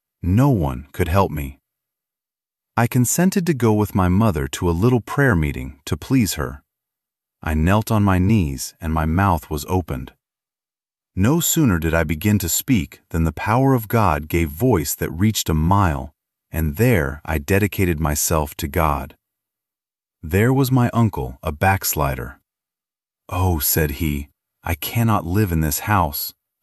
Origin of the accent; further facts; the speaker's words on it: Portland, Maine, United States; also born or lived in Gorham; Here is Portland, where I was brought up. I was born in Gorham, 12 miles from Portland